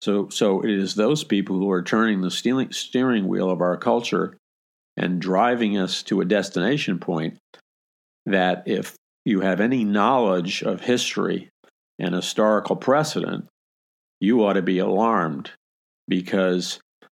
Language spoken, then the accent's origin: English; United States; And so we assimilated. I mean, we're Americans.